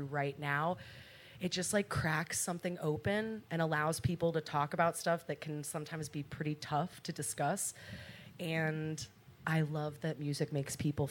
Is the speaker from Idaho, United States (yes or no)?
no; New York City, New York, United States; Growing up in New York City, going to the Performing Arts High School was amazing